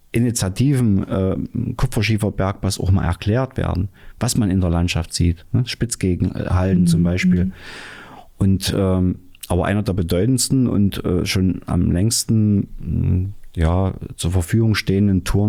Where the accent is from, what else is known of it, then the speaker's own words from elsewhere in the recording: Dessau, Saxony-Anhalt, Germany; born there; Ich bin ja Dessau. Ich bin ja in Dessau geboren.